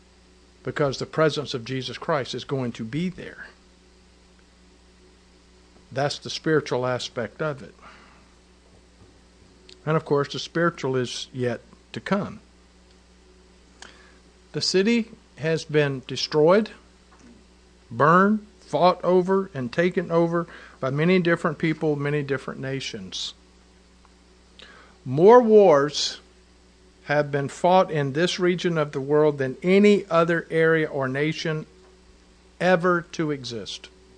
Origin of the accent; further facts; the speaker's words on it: United States; And I'm looking at it as an American, and I'm saying, there's no way I would fight for it.